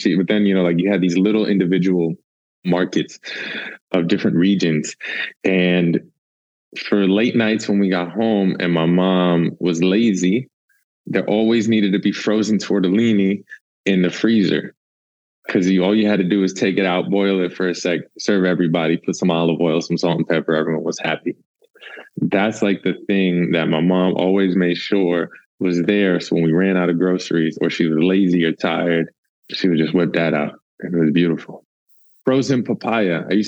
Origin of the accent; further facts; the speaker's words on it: Queens, New York, United States; For the family, where I grew up in Queens, there was just like so many yummy, different style markets.